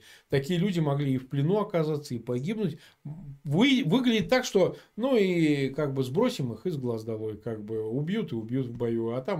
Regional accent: Volga region, Russia; Я с Волги

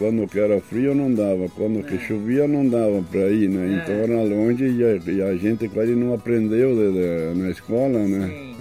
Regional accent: Barra do Rio Azul, Rio Grande do Sul, Brazil; born there; Nasci lá no município da Barra do Rio Azul, agora é município, né?

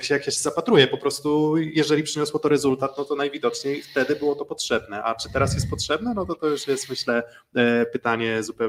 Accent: Olsztyn, Warmian-Masurian Voivodeship, Poland; Cieszę się, że teraz mam okazję jako olsztynianin właśnie też pracować dla memoriału Wagnera.

